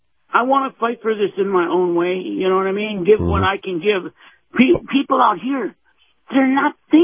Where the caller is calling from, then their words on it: Bradenton, Florida, United States; in Bradenton.